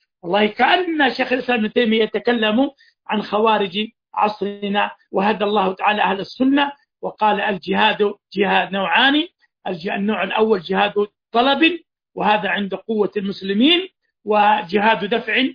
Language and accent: Arabic; Saudi Arabia; عندنا في السعودية